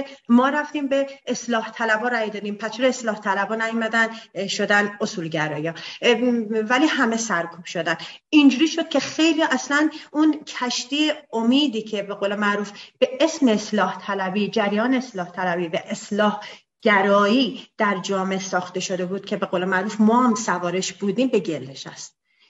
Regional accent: Iran; moved away; از ایران مهاجرت کردیم زدیم بیرون

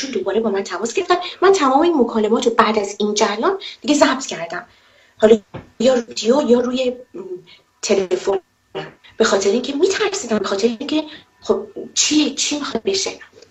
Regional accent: Iran; من یه ایرانیم، یه زنم

